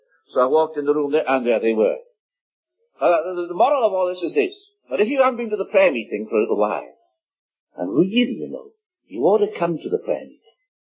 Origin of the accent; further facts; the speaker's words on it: Wales, United Kingdom; And I'm from Wales, the land of song, and they didn't give me an addition.